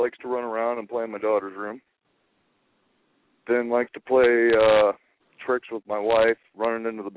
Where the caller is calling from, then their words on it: Montana, United States; from Montana.